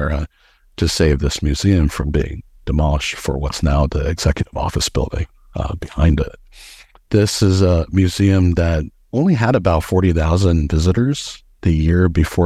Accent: District of Columbia, United States; even though I grew up in the Washington, D.C. area, I had never gone to this museum before.

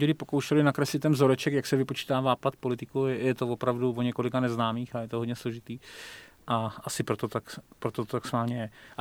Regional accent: South Bohemian Region, Czechia; já jako Jihočech musím říct, že u nás byl velký slib

